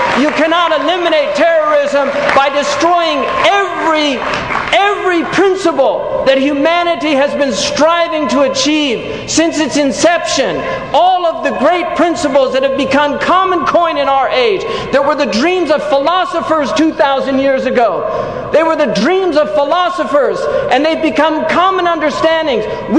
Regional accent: United States; I said, "I'm an American," and I raised my hands in mock surrender and said, "But I'm a peaceful American, and I represent the majority of Americans.

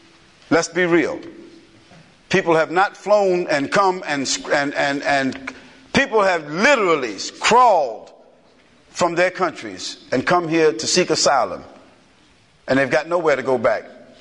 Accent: United States; But secondly, I'm definitely American

